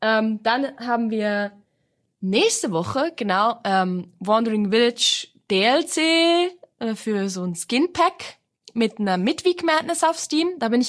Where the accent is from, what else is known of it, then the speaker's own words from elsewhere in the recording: Switzerland; Also vor allem auch so als Schweizer Repräsentant immer gut